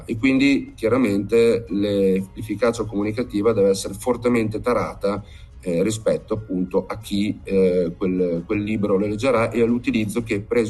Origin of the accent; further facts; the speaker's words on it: Bolzano, Trentino-Alto Adige, Italy; vivo appunto a Bologna da tantissimi anni e ho conosciuto molte persone. Mia madre è bolognese, una parte della mia famiglia è bolognese, anche se io sono originario di Bolzano